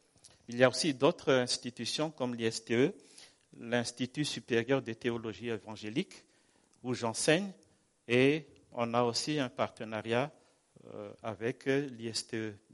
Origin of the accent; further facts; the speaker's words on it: Madagascar; je suis malgache, mais je suis envoyé par SIM France.